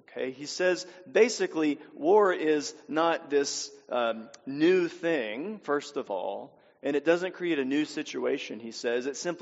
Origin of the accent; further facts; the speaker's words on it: Louisiana, United States; I was the chaplain of a school in my home state of Louisiana for 6 years.